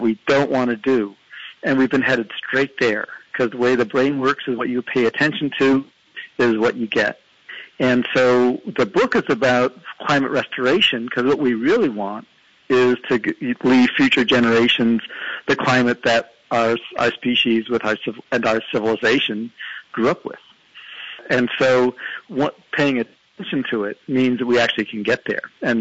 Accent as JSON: {"language": "English", "region": "East Coast", "country": "United States", "tie": "born or raised there", "said": "And I grew up on the East Coast, and when I learned to drive"}